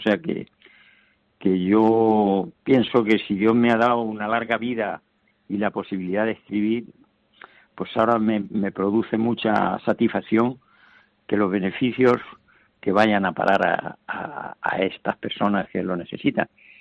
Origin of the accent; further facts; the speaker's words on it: Hellín, Castilla-La Mancha, Spain; mis raíces, y aunque he nacido en Hellín, y también es un pueblo que yo lo quiero mucho, como es mi pueblo.